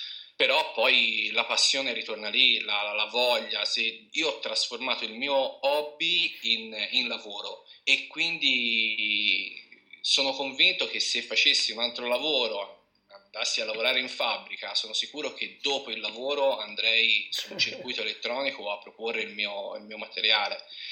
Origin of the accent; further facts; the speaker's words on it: Tuscany, Italy; in provincia di Livorno